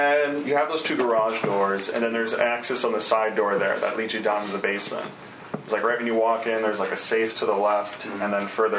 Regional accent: Twin Cities, Minnesota, United States; I live right over by Autumn Creek Elementary. We moved down here. My family and I moved down here about 2 years ago. I'm originally from Twin Cities.

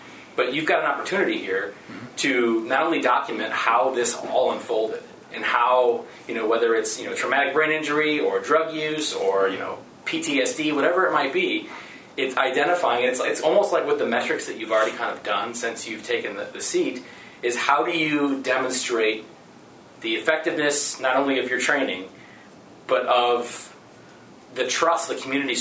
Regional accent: Aurora, United States; growing up in Aurora and being the token white guy in a large group of friends

